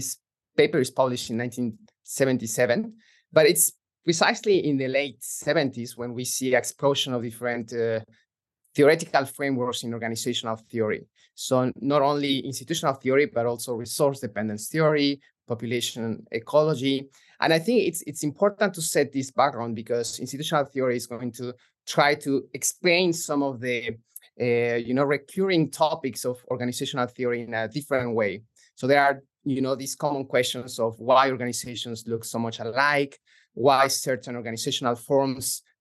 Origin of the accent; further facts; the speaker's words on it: Mexico City, Mexico; So I'm originally from Mexico City.